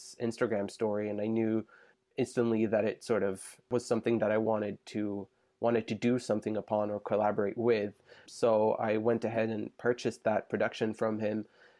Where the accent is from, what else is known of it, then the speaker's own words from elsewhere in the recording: Sweden; moved away as an adult; now in Montreal, Canada; I've only lived in Montreal for just over 3 years now. And as I mentioned before, I lived in Sweden, or I grew up in Sweden and lived there up until a few years ago.